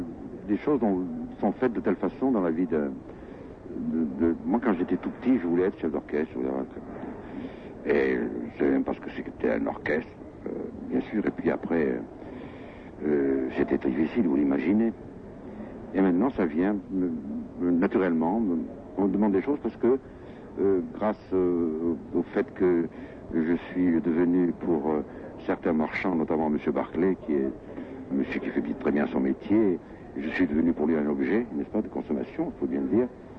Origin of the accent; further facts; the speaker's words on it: Monaco; Vous savez que moi je suis monégasque, on ne me demande jamais de venir chanter ici. Je ne chante jamais dans mon pays.